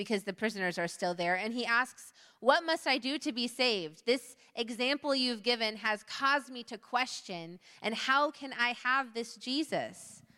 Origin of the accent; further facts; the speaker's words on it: Sri Lanka; we're visiting you from Sri Lanka